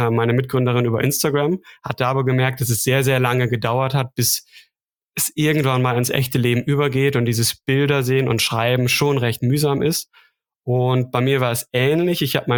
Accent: North Rhine-Westphalia, Germany; now in Stuttgart, Germany; ich bin in Stuttgart, komme aber ursprünglich aus dem Münsterland. Vielleicht klingt das noch so leicht raus, also nordrhein-westfälische Wurzeln.

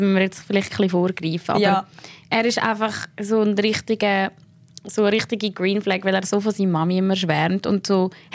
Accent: Aargau, Switzerland; Und nachher bin ich wie als Aargauer...

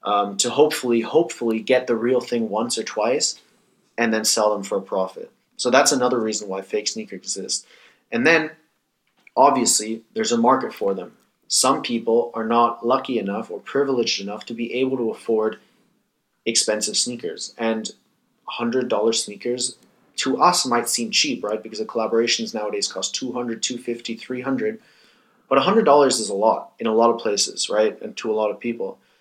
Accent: Thailand; When I was growing up in Thailand

